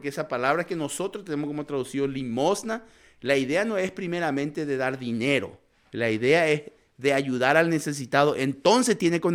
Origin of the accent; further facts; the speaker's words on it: Paraguay; moved away as an adult; also born or lived in Brazil; yo soy paraguayo, crecí, nací allá, después en Brasil, llegué aquí cuando tenía como 25 años.